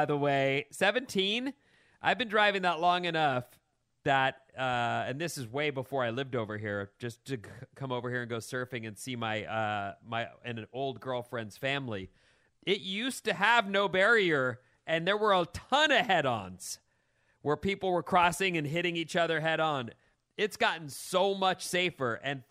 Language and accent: English; New Jersey, United States; I grew up in Jersey.